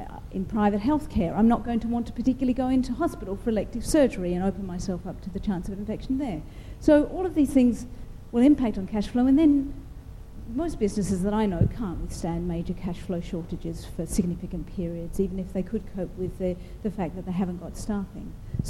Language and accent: English; Australia; At least those of you who can tell know that I come from Australia